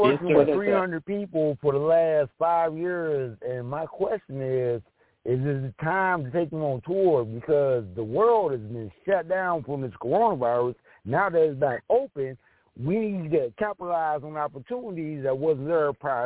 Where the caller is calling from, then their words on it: Mesa, Arizona, United States; I'm calling from Sunny Mesa, Arizona.